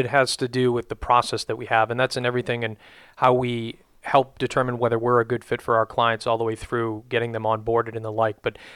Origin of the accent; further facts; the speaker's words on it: Boston, Massachusetts, United States; I'm actually originally from Boston